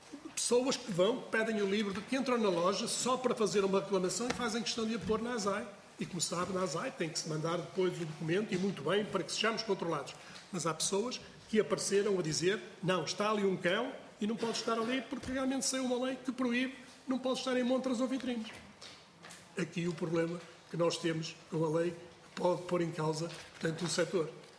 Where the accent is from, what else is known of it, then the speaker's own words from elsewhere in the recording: Norte, Portugal; desculpem o sou do Norte